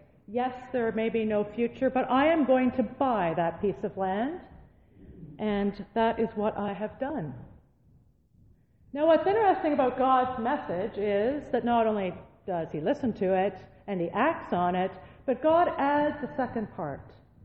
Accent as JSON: {"language": "English", "town": "Shawville", "region": "Quebec", "country": "Canada", "tie": "born or raised there", "said": "I went back to my hometown of Shawville"}